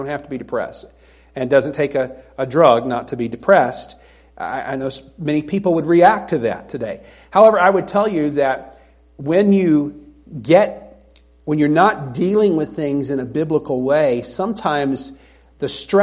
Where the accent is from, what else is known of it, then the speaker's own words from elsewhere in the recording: the South, United States; I grew up in the South, and I'm not a particular fan of Southern gospel music